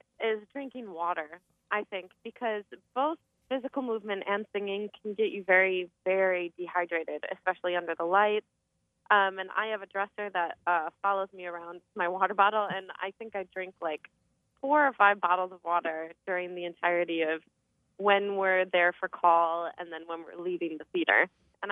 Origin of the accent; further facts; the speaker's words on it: Cottage Grove, Wisconsin, United States; also born or lived in Madison; I was born in Madison, Wisconsin, and I grew up in Cottage Grove, Wisconsin.